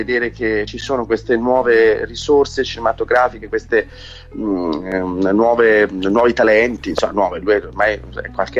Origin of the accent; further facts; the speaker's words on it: Siena, Tuscany, Italy; sono cresciuto a Siena